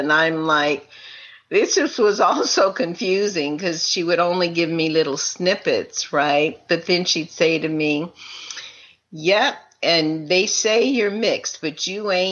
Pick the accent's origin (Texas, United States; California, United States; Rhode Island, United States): California, United States; San Francisco; born there; It said I was born in San Francisco.